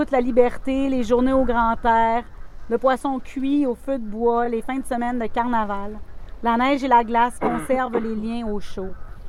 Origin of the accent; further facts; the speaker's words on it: Baie-Comeau, Quebec, Canada; Mon corps a été lâché sur les rives de granit de la Côte-Nord à presque 12 ans. Parenthèse, je suis originaire de Baie-Comeau.